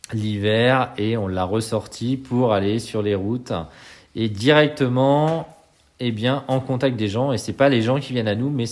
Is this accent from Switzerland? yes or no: no; Normandy, France; moi, je suis normand d'adoption, j'ai du sang que sartois hein, dans les veines, mais j'ai toujours grandi en Normandie, donc je suis très attaché aux terres normandes.